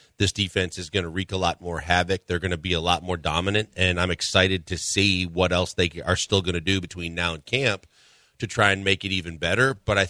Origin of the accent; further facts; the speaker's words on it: Texas, United States; As a Texan